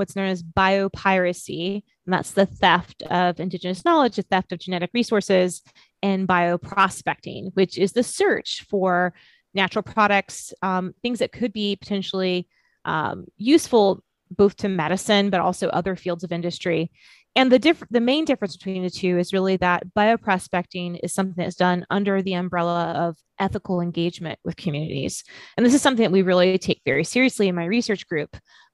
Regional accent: Florida, United States; I grew up in South Florida in this little rural town, and I spent a lot of time outdoors.

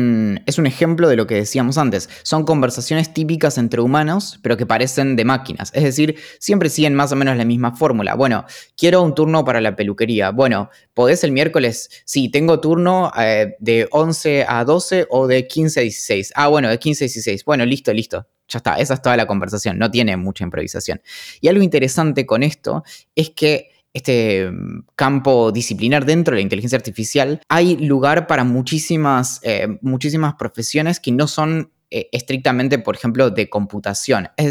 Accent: Argentina; accent: Argentine; con mi acento argentino de inglés.

